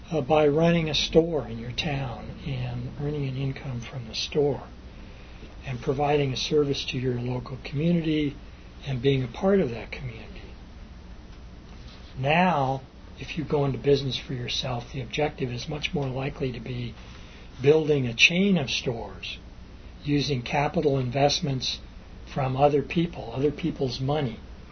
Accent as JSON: {"language": "English", "town": "Los Angeles", "region": "California", "country": "United States", "tie": "born or raised there", "said": "There was public transportation that worked, at least where I lived. I grew up in West Los Angeles."}